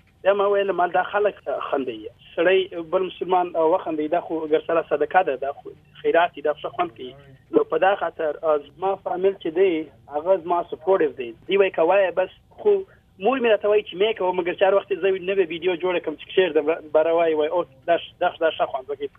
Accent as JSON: {"language": "Pashto", "town": "Quetta", "region": "Balochistan", "country": "Pakistan", "tie": "born or raised there", "lives_now": "United States", "said": "زه په کوټه کې پیدا سویم. زما مور او پلار چې دي هغوی په کندهار کې پیدا سوي دي."}